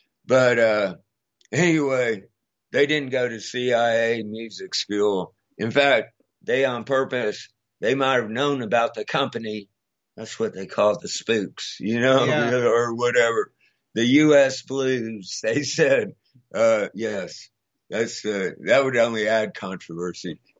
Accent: Houston, Texas, United States; Growing up in Houston, we got to go see the last concert

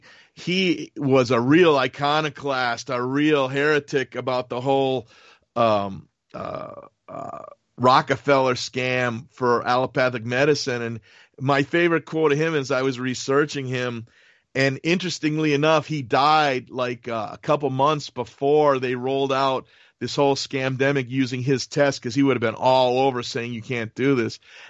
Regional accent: Wisconsin, United States; Where I was born and raised in Wisconsin

